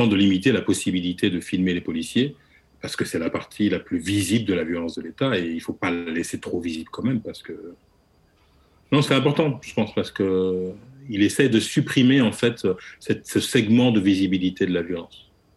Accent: France; je pense, en tant que Français, nous marque particulièrement à cause de ça

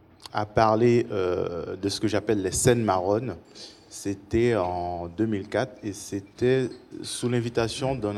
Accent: Haiti; moved away as an adult; now in Paris, France; il faut que je rappelle peut-être que je suis haïtien et je conduis mes recherches ici à Paris.

